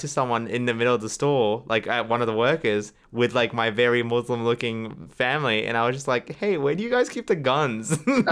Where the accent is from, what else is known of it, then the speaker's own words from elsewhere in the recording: Australia; I'm from Australia.